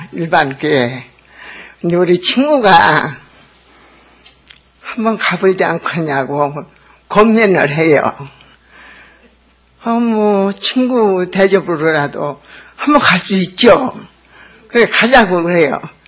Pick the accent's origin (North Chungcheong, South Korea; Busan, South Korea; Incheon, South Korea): Incheon, South Korea; Ganghwa; 광화에서 왔습니다.